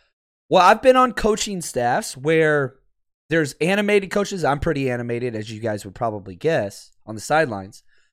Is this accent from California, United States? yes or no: no; Dallas, Texas, United States; I'm from Dallas, so I know a lot of, Cowboys fans, unfortunately.